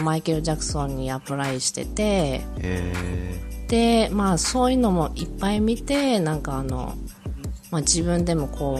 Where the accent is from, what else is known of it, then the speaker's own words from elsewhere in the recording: Aomori, Japan; 特に地元青森に住んでる人とか